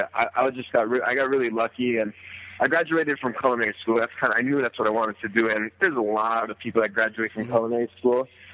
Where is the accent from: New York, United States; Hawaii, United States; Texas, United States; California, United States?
Hawaii, United States; I grew up here on the Big Island of Hawaii, born and raised. My family was in the restaurant business my whole life.